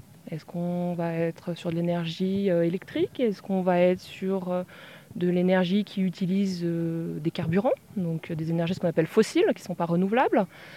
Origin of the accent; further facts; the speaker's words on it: Chamonix, Auvergne-Rhône-Alpes, France; Moi, je suis née à Chamonix. J'ai grandi ici, comme beaucoup.